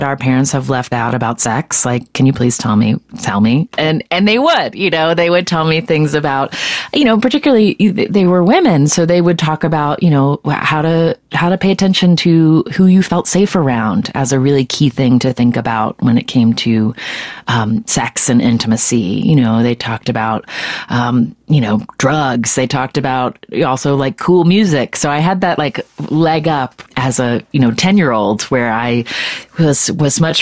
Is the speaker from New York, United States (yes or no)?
no; West Virginia, United States; moved away as an adult; now in San Francisco Bay Area, United States; what growing up in West Virginia really made me aware of once I left